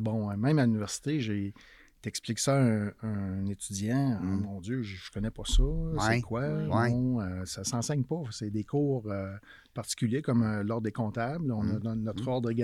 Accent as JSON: {"language": "French", "town": "Lotbinière", "region": "Quebec", "country": "Canada", "tie": "born or raised there", "said": "Je suis originaire de Lotbinière. Mon père avait une ferme laitière et tout simplement en campagne."}